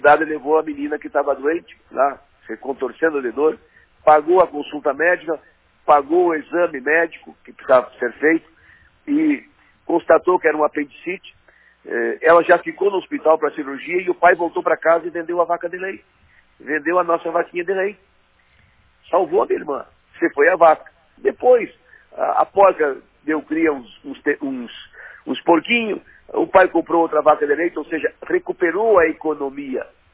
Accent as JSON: {"language": "Portuguese", "town": "Santo Augusto", "region": "Rio Grande do Sul", "country": "Brazil", "said": "Eu sou interiorano aí do fundo da grota, no interior das Missões, lá em Santo Augusto, onde meu pai foi assentado. Uma família de 12 irmãos."}